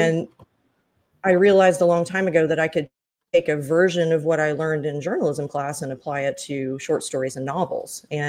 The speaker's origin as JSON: {"language": "English", "region": "Oklahoma", "country": "United States", "tie": "born or raised there", "said": "Hi, I am from Northeast Oklahoma. It's where I was born and raised"}